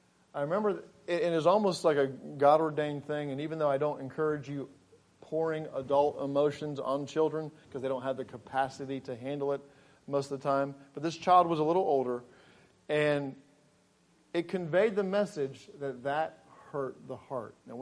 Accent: England, United Kingdom; So when I grew up in England, I grew up on a farm, Chilling Place Farm, and we had lots of cows and cattle, and we had a bull called Pegasus.

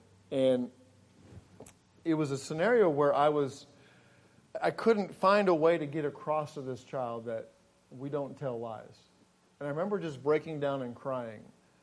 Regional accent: England, United Kingdom; So when I grew up in England, I grew up on a farm, Chilling Place Farm, and we had lots of cows and cattle, and we had a bull called Pegasus.

